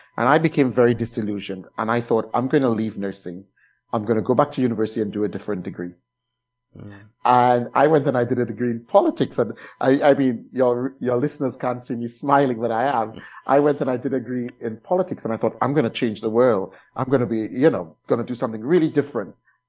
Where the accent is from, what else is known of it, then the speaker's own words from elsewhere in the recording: Trinidad & Tobago; Because I didn't really see that where I grew up in Trinidad.